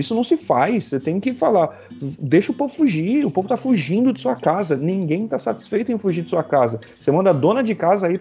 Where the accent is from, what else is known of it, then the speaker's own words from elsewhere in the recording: Brazil; É, claro, a gente nunca vai saber como brasileiro isso, né?